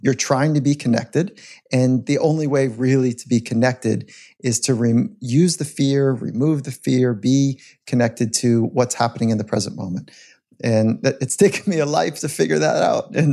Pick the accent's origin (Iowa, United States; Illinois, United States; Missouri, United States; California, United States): California, United States; As a young athlete, I grew up in California.